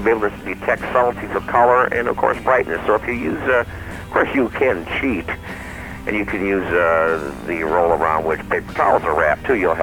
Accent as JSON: {"language": "English", "region": "Wisconsin", "country": "United States", "tie": "born or raised there", "said": "When I was growing up in Wisconsin, I'm actually from southern Wisconsin, I grew up in a rural area."}